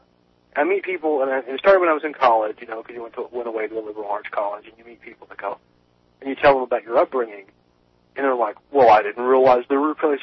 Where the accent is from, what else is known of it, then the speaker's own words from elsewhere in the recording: Corbin, Kentucky, United States; I grew up down there in Corbin with my best friend grew up. It was Williamsburg, which is right down, I mean, you're talking right on the Tennessee line.